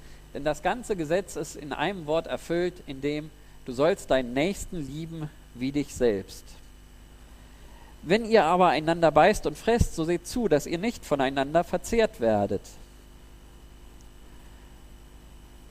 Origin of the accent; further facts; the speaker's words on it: Lower Saxony, Germany; dass ich mit der Bahn dann frei von Bayern nach Niedersachsen fahren konnte. In meine Heimatstadt zurück.